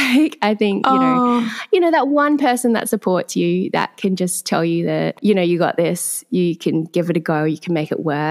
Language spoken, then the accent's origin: English; Sydney, New South Wales, Australia; also born or lived in Singapore; I was born in Sydney, Australia, and I've lived here pretty much all my life, except for a few years in Singapore when my dad was just placed on business there. My parents are of a Singaporean and Malaysian heritage.